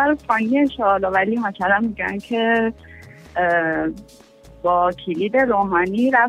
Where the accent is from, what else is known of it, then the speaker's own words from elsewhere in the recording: Tehran, Tehran Province, Iran; آره من تهرانم